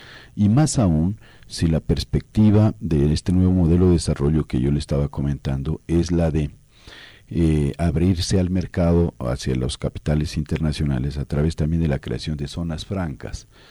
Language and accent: Spanish; Tulcán, Carchi, Ecuador; also born or lived in Quito; Yo soy carchense, pastuso de pura cepa, digamos así. Nací en Tulcán. Mis padres son maestros. Mi padre ya ha fallecido, pero son maestros. Me pasé toda mi vida en Tulcán. Luego estudié en Quito.